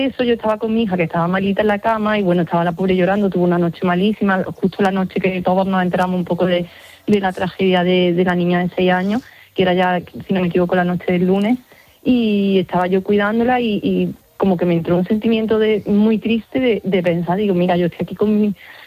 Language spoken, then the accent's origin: Spanish; Córdoba, Andalusia, Spain; yo soy aquí de Córdoba, evidentemente pues toda la tragedia pues nos marcó muchísimo a las personas aquí.